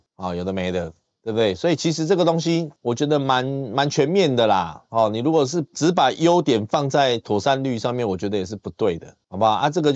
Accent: Taiwan; 我们的人民啊、哦、薪水是越来越高的，这个成本呢稍微高了一些，所以国产车卖贵一点 是为了我们台湾人民的这个每个人的薪资

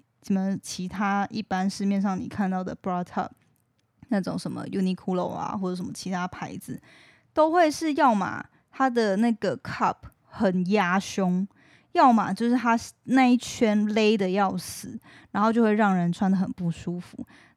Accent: Taiwan; accent: Taiwanese Mandarin; 我最近觉得我自己的台湾国语越来越严重了，有点担心。

